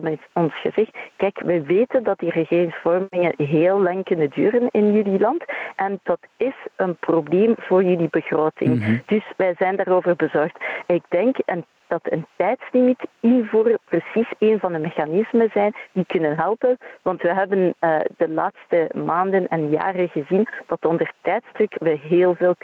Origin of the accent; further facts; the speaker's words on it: Brussels, Brussels-Capital Region, Belgium; ik kom niet uit Wallonië, maar uit Brussel.